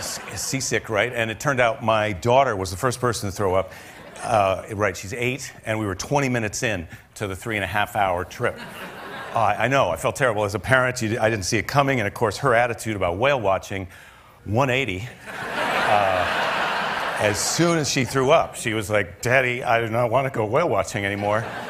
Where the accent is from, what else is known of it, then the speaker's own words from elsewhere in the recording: Iowa, United States; because I'm from the Midwest. I'm from Iowa, where whale watching is not, it was not on the menu.